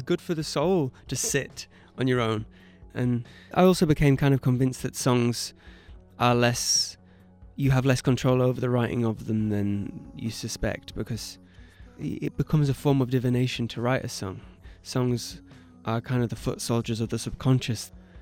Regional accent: North West England, United Kingdom; I don't deem myself to be British, really. I'm much more specifically Cumbrian than I am British, you know.

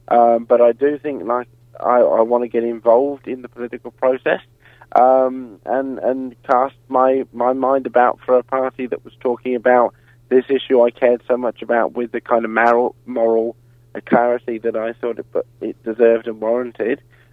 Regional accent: Western Australia, Australia; Look, I come from the Lower South Metropolitan Region of WA

